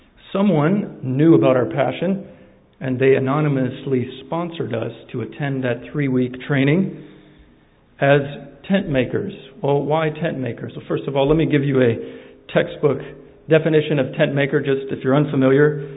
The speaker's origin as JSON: {"language": "English", "region": "East Africa", "country": "Kenya", "tie": "born or raised there", "said": "some of you know I grew up in East Africa."}